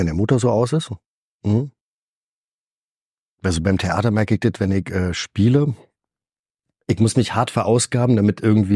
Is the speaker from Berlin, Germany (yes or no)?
yes; East Berlin, Berlin, Germany; Ist für mich so identitätsbildend zu sagen, ich komme aus Ost-Berlin. Halt auch wieder ein bisschen was Besonderes ist. Das hilft mir und meinem Ego. Da bin ich groß geworden.